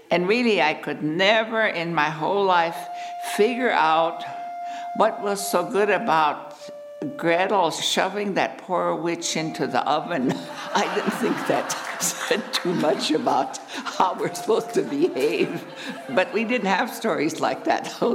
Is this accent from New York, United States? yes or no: no; North Dakota, United States; born there; I was born in rural Sioux County on my grandfather … land, and I was born on October 14th, 1930. But I still own the land where I was born